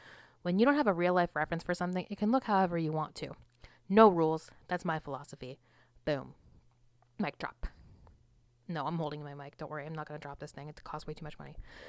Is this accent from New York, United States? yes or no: no; Florida, United States; I'm from Florida. But we don't wear tuxedos ever.